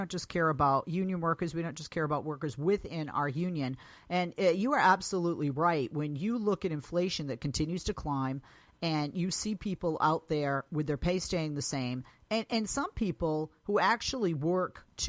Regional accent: Massachusetts, United States; That was the late great from my home state of Massachusetts.

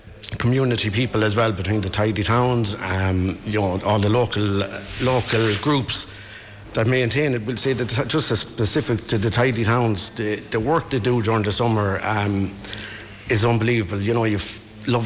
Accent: Crinkle, County Offaly, Ireland; I'm from Crinkle, actually, which is a small little village outside of Birr.

